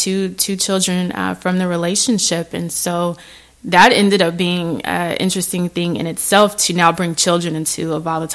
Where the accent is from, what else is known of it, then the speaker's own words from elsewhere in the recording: San Diego, California, United States; moved away as an adult; I am from San Diego, and upon getting married, relocated to the city that he was in, and didn't have any close family or friends nearby.